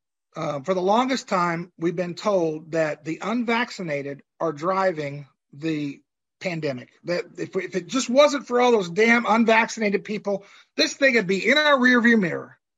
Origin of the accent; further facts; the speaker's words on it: Tulsa, Oklahoma, United States; I grew up in Tulsa, Oklahoma in the 60s. It was the fastest growing city in America.